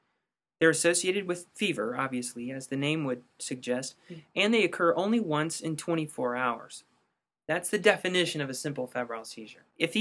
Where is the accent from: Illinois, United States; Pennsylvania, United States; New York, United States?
Illinois, United States; I mean, I'm from Illinois. I can't do a Boston accent.